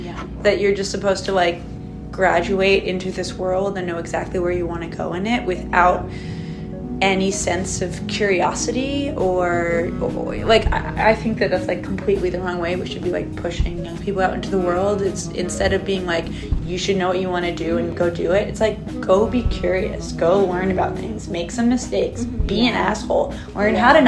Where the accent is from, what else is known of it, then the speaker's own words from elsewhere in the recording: United States; especially as an American, when I was younger, like graduating high school, going to university